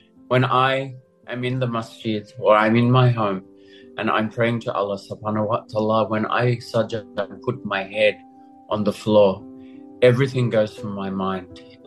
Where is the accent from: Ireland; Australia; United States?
Australia; I'm not quite sure where I call home, but I will always call Australia home. But Afghanistan is my Islamic home. It is the country that I accepted Islam